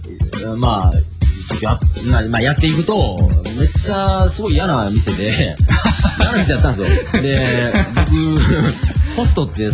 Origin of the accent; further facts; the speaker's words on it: Osaka, Japan; 僕、大阪でも南の方で、